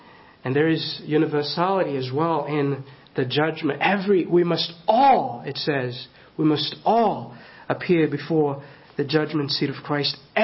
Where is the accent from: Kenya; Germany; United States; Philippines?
Kenya; I grew up in Kenya, and in the village it was not infrequent sometimes to hear a wail in the middle of the night.